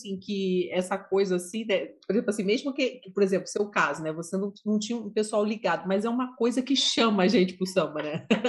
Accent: Bahia, Brazil; Foi a mesma coisa comigo sendo baiana.

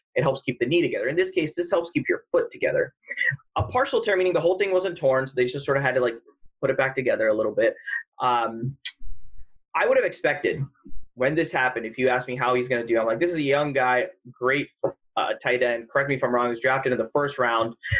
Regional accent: New York, United States; born there; My dad, so I was born in New York. My dad's a Giants fan.

